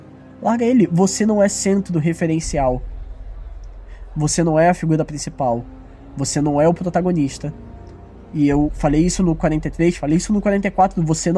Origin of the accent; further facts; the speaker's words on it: Brazil; Não, cara, eu falo isso porque eu sou brasileiro.